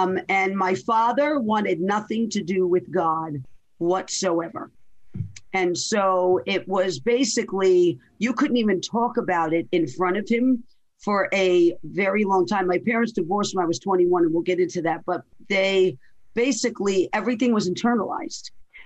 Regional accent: Bronx, New York, United States; accent: New York; So I was born in the Bronx, New York. If you cannot tell by the accent that I'm from, you know, the city. And so that's where I was raised part of my life.

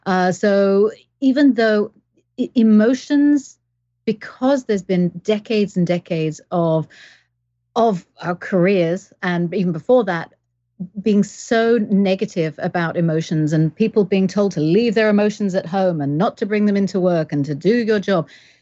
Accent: England, United Kingdom; accent: weird; now in Canada; Well, I am Canadian. I have citizenship. I have paperwork to prove it. But I am English, but I've lived all around the world. So I've got weird accent.

